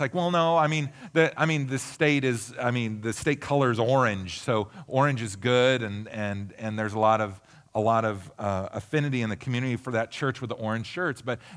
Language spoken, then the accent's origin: English; Pacific Northwest, United States; I was raised by hippies in the Northwest, so you know we recycle trees.